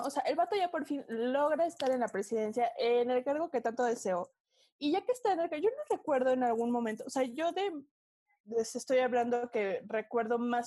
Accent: Mexico City, Mexico; No, soy chilanga, ¿qué hubo?

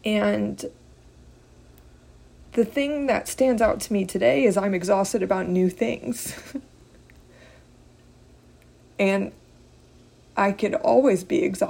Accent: Texas, United States; Y'all, I'm from South Texas.

